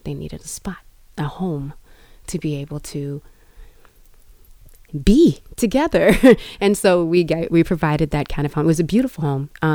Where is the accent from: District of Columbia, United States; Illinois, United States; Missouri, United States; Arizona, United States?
District of Columbia, United States; Washington; I grew up in Washington, D.C. The monument, the museums and stuff are free.